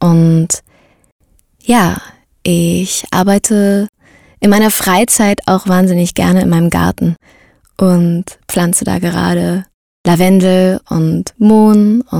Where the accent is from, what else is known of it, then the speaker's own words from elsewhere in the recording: Berlin, Germany; Ich komme aus Berlin und ich arbeite als Schauspielerin und Sprecherin.